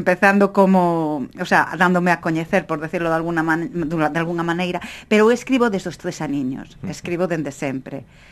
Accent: Mugardos, Galicia, Spain; é un pobo mezclado entre Simou, o meu pobo natal de Mugardos, e un pobo inventado en Cedeira

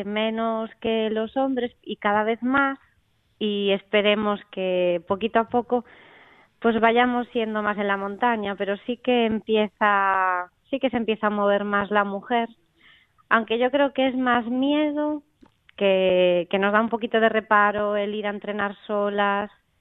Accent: Narón, Galicia, Spain; moved away; also born or lived in Barcelona; soy gallega, soy de Narón, de Ferrol, pero me fui muy jovencita a Barcelona.

